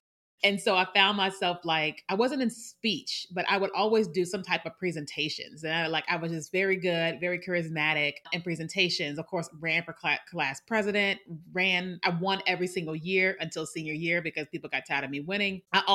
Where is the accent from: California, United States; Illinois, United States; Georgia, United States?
Illinois, United States; Chicago; born there; So I was born in Chicago, Illinois, and I am the youngest of four girls.